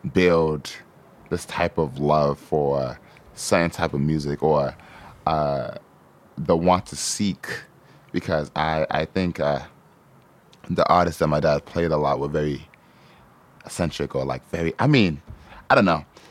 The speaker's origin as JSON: {"language": "English", "country": "United States", "tie": "born there", "said": "And, but I was born in America."}